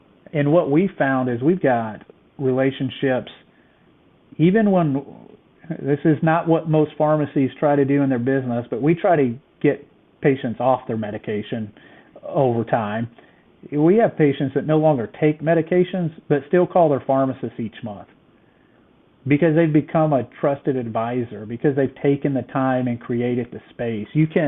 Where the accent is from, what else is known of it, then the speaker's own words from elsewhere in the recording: Kentucky, United States; Got married very young. I'm from Kentucky. It's allowed there.